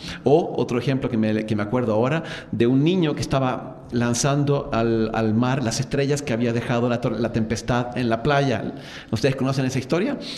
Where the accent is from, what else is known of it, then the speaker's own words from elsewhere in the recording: Chile; yo soy de Chile